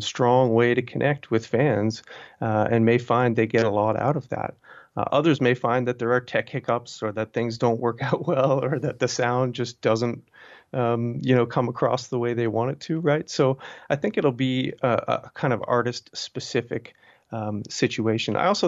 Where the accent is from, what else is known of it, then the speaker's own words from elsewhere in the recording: Canada; I grew up in Canada and did my PhD in Canada and Montreal right around when … were coming out in the early 2000s.